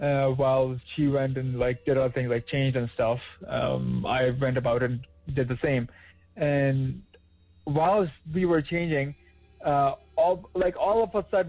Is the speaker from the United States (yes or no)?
no; Pakistan; I was still in my home country of Pakistan. And usually you lived in like a very rural area, very urban area actually, where it was extremely commercial